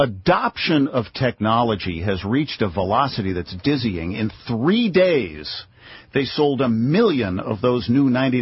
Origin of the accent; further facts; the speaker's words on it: Springfield, Massachusetts, United States; I started out on radio in the late 60s in my hometown, Springfield, but there were 17 of them in the USA, so you had to say, comma, Massachusetts.